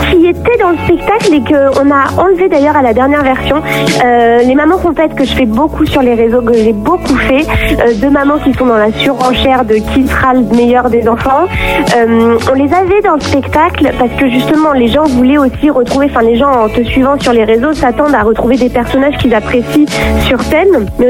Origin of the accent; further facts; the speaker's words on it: Bordeaux, Nouvelle-Aquitaine, France; Moi je viens de Bordeaux, donc d'un milieu assez bourgeois